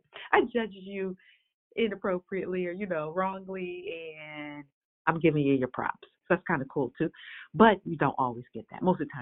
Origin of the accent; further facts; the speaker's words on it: Buffalo, New York, United States; And I remember when I grew up in Buffalo, and a lot of my friends after high school were just going on to either get married.